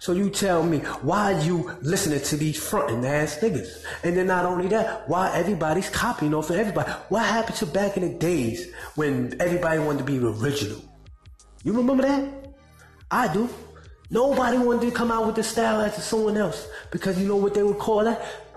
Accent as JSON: {"language": "English", "region": "New York", "country": "United States", "said": "I'm from New York."}